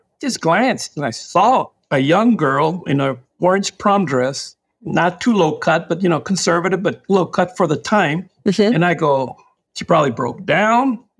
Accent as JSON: {"language": "English", "region": "Texas", "country": "United States", "tie": "born or raised there", "said": "I am originally born and raised in Texas, went to high school, and played football, baseball there"}